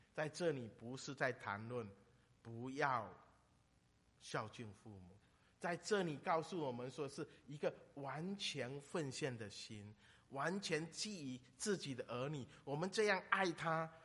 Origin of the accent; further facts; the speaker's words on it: Fujian, China; 我们福建人整天对自己的孩子整天说，哎呀怎么这么笨啊